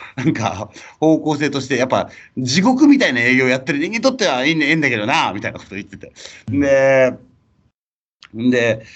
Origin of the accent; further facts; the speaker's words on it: Shiga, Japan; 地元の滋賀県にキャンパスがある大学生たちに、